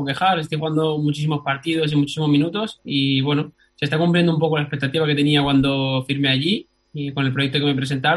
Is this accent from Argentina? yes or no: no; Spain; Sí, somos cinco españoles.